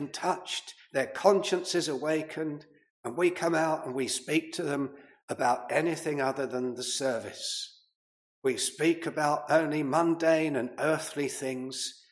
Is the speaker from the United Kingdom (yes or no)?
yes; United Kingdom; it doesn't come easy to us as stiff British people. We are not exuberant by nature